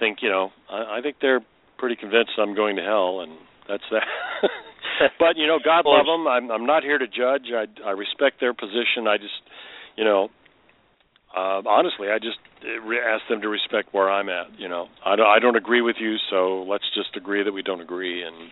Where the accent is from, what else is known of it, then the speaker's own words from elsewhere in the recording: Dallas, Texas, United States; Well, I'm from Dallas. That's where we have our practice